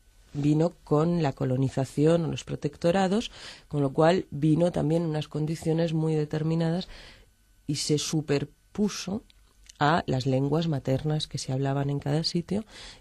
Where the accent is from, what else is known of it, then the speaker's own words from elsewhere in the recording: Belgium; yo me crié en Bélgica, ¿no? Entonces, con lo cual tengo esa visión un poco de haber visto la televisión francesa toda la vida